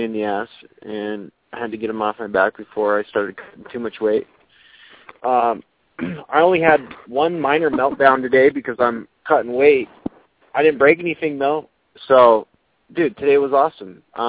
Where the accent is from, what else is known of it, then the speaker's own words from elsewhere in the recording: Sequim, Washington, United States; right now as well, up in Squim. And that's where the area I grew up. So it's kind of cool to go back to my hometown and buy and sell houses there.